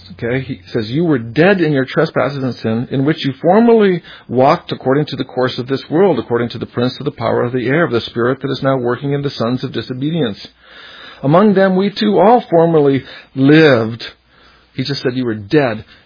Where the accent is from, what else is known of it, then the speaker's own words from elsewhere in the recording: Hawaii, United States; moved away as an adult; also born or lived in Boulder; I was born in Hawaii in 1956, and my mom and dad were Nat and Gail. I went to this elementary school and that other school. Then I traveled to the mainland to go to college in Boulder